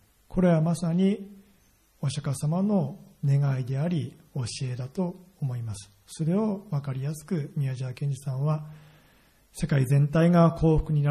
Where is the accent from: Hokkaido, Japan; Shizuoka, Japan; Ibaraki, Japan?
Ibaraki, Japan; 私と同じ茨城の出身でして